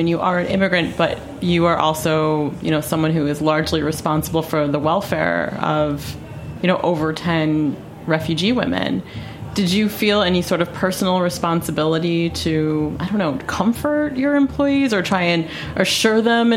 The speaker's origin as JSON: {"language": "English", "region": "New York", "country": "United States", "said": "I mean, it feels complicated to me as a New Yorker"}